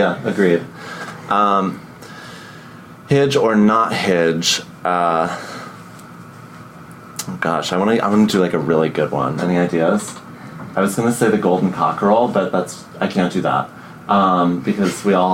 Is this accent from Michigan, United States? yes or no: no; New York, United States